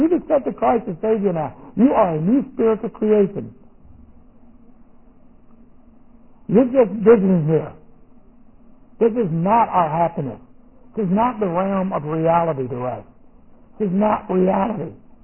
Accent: United States; I wasn't a German. I'm an American. I'm in the United States Army.

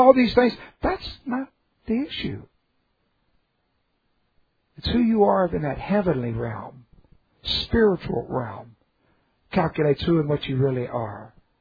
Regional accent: Hollywood, California, United States; born there; now in Texas, United States; I was born in Hollywood, California. I don't like that. I'd rather have been born here, Texas.

